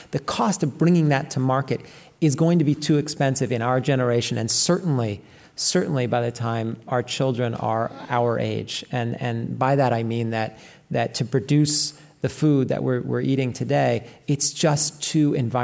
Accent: New York, United States; because I come from the Lower Hudson Valley.

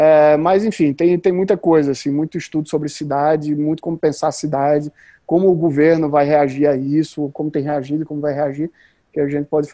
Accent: Recife, Pernambuco, Brazil; Eu sou de Recife, você vê meu sotaque

